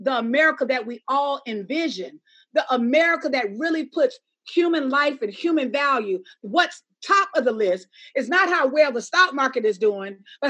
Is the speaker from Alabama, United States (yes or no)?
yes; Alabama, United States; I'm from Alabama. I'm a Black woman from Alabama.